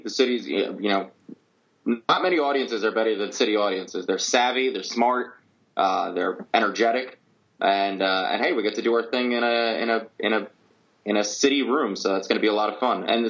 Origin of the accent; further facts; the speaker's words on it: New Jersey, United States; Yeah, listen, my home state, I love I always love performing in New Jersey and for New Jerseyans, and this is our wheelhouse.